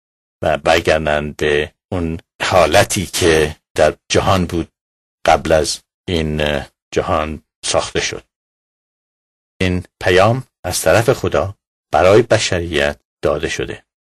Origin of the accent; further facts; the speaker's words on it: Iran; moved away as an adult; now in United States; من از ایران به آمریکا آمدم که درسم را تمام کنم